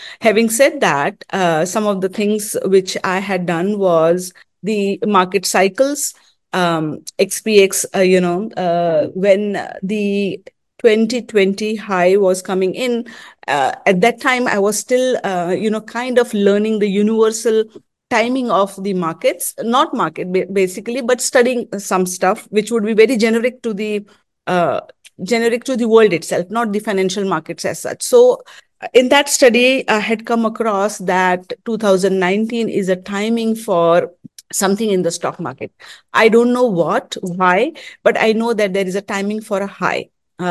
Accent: California, United States; As I said, I'm from Bay Area, so that would make me a techie person, a computer science and working in the corporate and all that stuff.

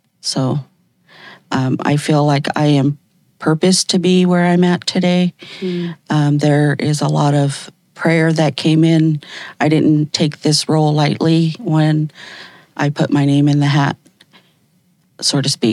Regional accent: Snoqualmie, Washington, United States; is my government name, and I am from Snoqualmie

